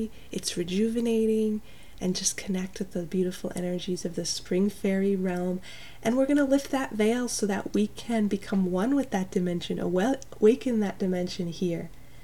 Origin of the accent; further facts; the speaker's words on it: New York, United States; now in Portland, United States; But I am from New York, and we had a lot of amazing gardens there too